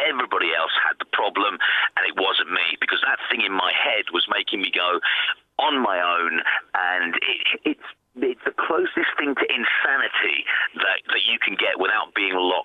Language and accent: English; Ireland; my excuse very, very young was, I'm from Ireland.